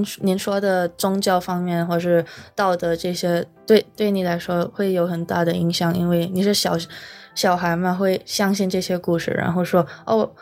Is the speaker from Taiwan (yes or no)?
no; Philippines; now in Los Angeles, United States; 比如说我是留学生，我是从菲律宾来的，可能在 菲律宾我接触过的文化不太diverse 嘛